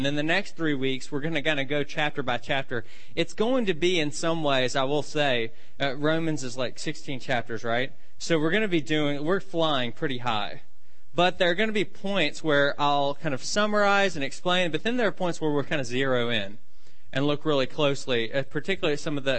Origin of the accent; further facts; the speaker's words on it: the South, United States; If you know that I'm from the South, then you know that in the South we use things like double subjunctives, like might could.